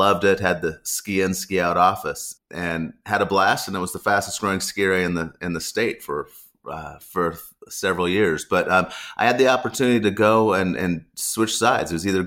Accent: Colorado, United States; And I was born and raised in Colorado. I learned how to ski when I was three

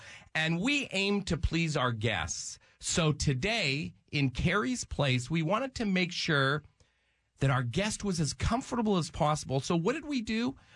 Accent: Canada; I'm from Canada, so I say Braffman.

